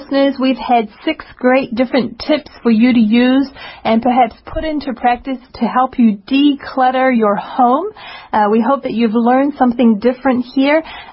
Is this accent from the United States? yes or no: no; New Zealand; moved away; this has actually happened to me often when I go back to my home country, New Zealand.